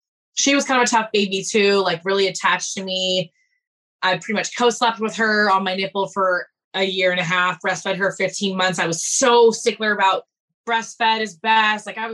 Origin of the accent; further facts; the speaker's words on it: Newport Beach, California, United States; because I'm from Newport Beach, California, and we were in Long Beach at the time.